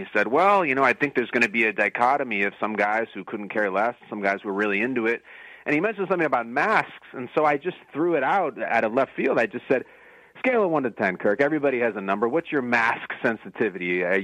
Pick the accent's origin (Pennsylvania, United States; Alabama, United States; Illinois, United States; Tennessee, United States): Illinois, United States; Like we're both from the Chicago suburbs.